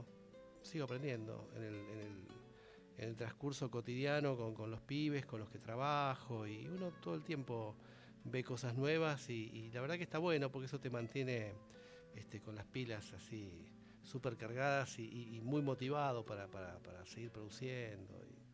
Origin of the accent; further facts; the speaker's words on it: Buenos Aires, Argentina; now in Castelar, Argentina; Yo nací en Mataderos, soy porteño.